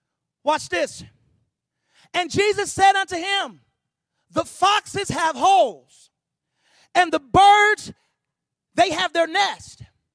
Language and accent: English; Kansas City, United States; Y'all forgive me. I'm from Kansas City. and a little country too, so it's all messed up.